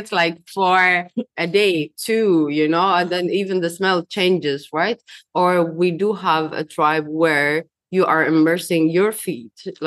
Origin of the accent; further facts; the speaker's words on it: Ethiopia; English is a second language; I'm from Ethiopia, so I grew up in a multi-ethnical society. So I myself, I'm a mixture of like six tribes. So one of the tribe is Gragi